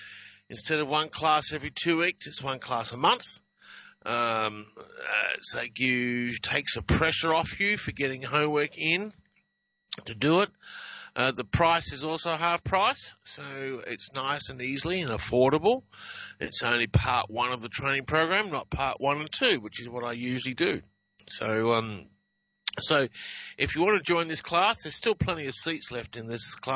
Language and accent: English; Adelaide, South Australia, Australia; followed by a live training class in Adelaide, Australia, my hometown.